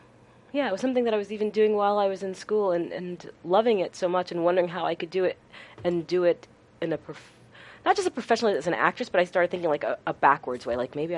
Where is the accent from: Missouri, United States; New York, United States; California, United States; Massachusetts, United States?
New York, United States; I did. I grew up in Westchester County.